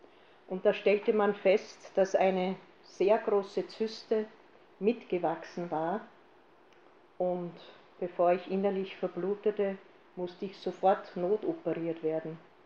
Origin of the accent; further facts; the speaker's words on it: Eggenburg, Lower Austria, Austria; wir kommen aus dem Waldviertel, Eckenburg, Horner Bezirk, Grenze, an der tschechischen Grenze sozusagen, grenznahe